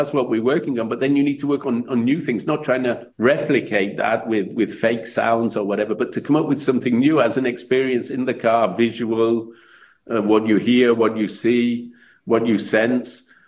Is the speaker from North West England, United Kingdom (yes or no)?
yes; Manchester, North West England, United Kingdom; back to my hometown of Manchester, which is going to be the best one for me.